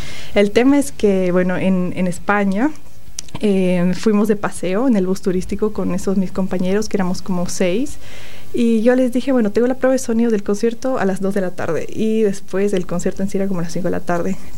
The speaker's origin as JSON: {"language": "Spanish", "country": "Bolivia", "said": "es muy importante, siendo boliviana, porque es como una representación de un poco de lo que es mi cultura y mi país en este país."}